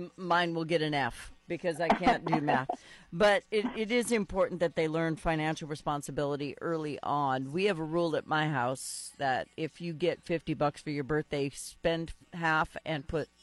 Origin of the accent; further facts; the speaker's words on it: North Dakota, United States; I've never had dogs that wouldn't go in the snow, because I'm from North Dakota.